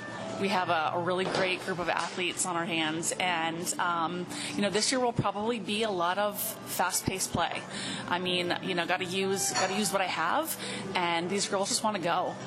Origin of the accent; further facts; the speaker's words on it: Warren, Pennsylvania, United States; So I was born and raised in Warren, actually played throughout the school system, Beatty, and played in Warren High in the late 90s, graduated in 2000.